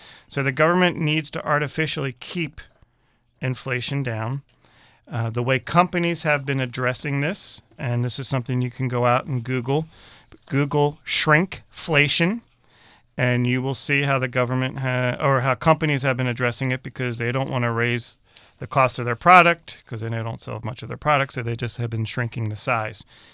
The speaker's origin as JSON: {"language": "English", "region": "East Coast", "country": "United States", "tie": "born or raised there", "said": "I'm a very skeptical person. I grew up on the East Coast. The East Coast really should be the show me state."}